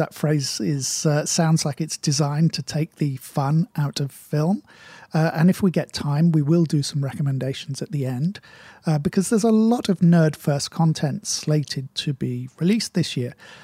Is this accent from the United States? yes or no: no; United Kingdom; Being British and of a certain age, I'm a big fan of the motoring show, The Grand Tour